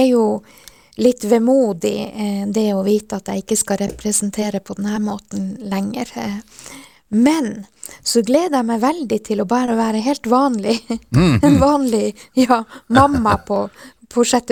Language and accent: Norwegian; Kautokeino, Finnmark, Norway; at jeg får en ordentlig sånn Kautokeino-feiring da av 6. februar til neste år